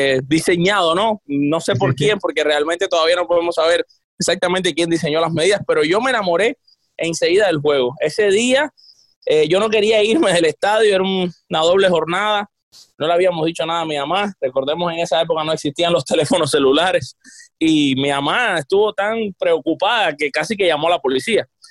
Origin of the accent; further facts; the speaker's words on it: Matanzas, Cuba; en mi ciudad natal, en Matanzas, en Cuba